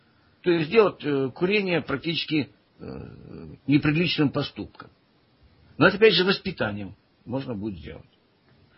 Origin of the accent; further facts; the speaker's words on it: Ussuriysk, Primorsky Krai, Russia; Так, ну и Уссурийск мой родной город